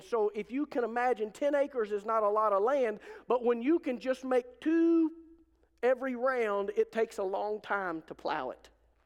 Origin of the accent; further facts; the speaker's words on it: Altus, Oklahoma, United States; When I was a kid growing up in Altus, I probably told you a little bit or alluded to this a few times.